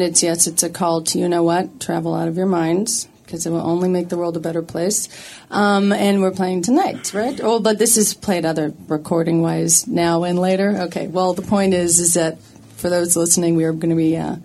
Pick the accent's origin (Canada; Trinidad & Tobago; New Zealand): Canada; I survived because I'm Canadian, and I was brought up well